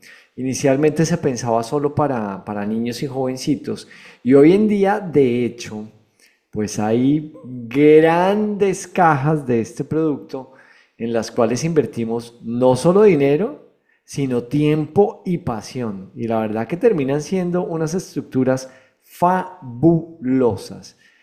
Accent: Colombia; Cuando yo era pequeñito, pues existía Lego, pero en Colombia no era tan famoso, la verdad.

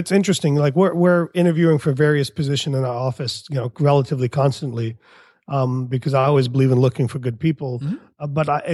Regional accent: India; from India. We are the tech support capital of the world.

